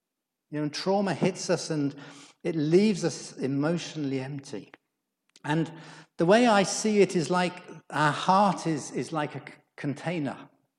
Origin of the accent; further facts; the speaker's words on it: United Kingdom; And, you know, of course, we're British, aren't we? So we just have a cup of tea and carry on.